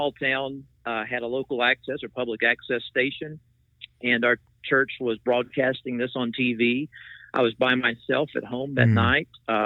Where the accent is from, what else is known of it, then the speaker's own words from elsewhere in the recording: Appalachia, United States; And I grew up there in Appalachia. I came to faith when I was in high school.